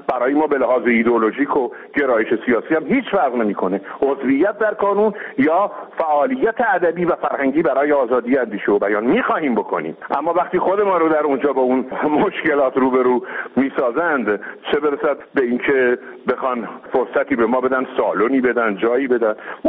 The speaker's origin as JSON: {"language": "Persian", "region": "Qazvin", "country": "Iran", "tie": "born or raised there", "said": "من پدرم مادرم فوت کردن، بردمشون تو ولایتم در استان قزوین"}